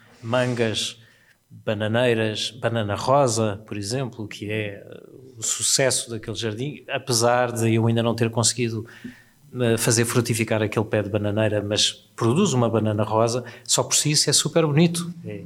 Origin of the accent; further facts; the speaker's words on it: Lisbon, Portugal; E eu sou lisboeta e vivo aqui.